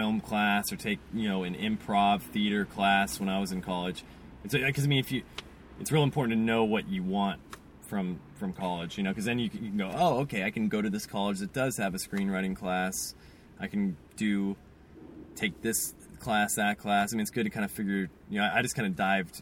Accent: Fountain Valley, California, United States; I'm from Fountain Valley, California, the FV streets. Big Mormon population there. I was raised Catholic, though. I'm Irish, raised Irish Catholic.

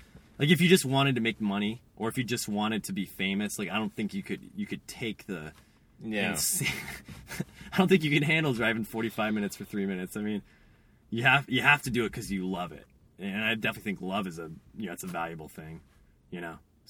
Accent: Fountain Valley, California, United States; I'm from Fountain Valley, California, the FV streets. Big Mormon population there. I was raised Catholic, though. I'm Irish, raised Irish Catholic.

